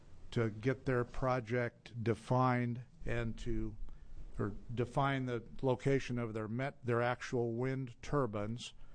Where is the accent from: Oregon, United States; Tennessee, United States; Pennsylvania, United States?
Oregon, United States; Hermiston; I'm from Hermiston, Oregon. I'm a farmer there.